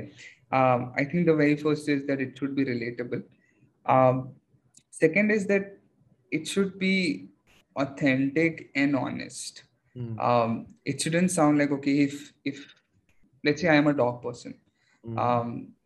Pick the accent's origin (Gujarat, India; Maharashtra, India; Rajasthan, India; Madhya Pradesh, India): Maharashtra, India; Aurangabad; I am born and brought up in Aurangabad. Like my schooling was done in Aurangabad.